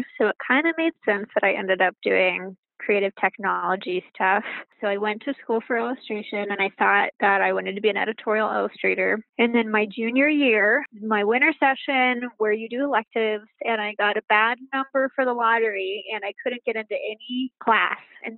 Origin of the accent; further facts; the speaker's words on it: Texas, United States; moved away as an adult; also born or lived in London / San Francisco / Rhode Island; I'm a creative director at Meow Wolf currently. And I grew up in Texas. And then I was kind of all over the place as an adult. I was in London for a while, in San Francisco for a while.